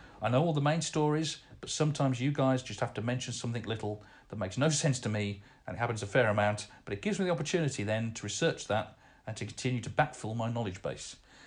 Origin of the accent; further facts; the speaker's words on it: Portsmouth, South East England, United Kingdom; I'm also a big football fan, being born and bred in Portsmouth.